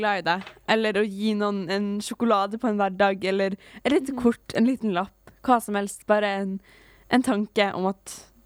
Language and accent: Norwegian; Møre og Romsdal, Norway; accent: Sunnmøre dialect; veldig sånn sunnmøring rap som syng på dialekt, og da har jeg den der dialekten mi.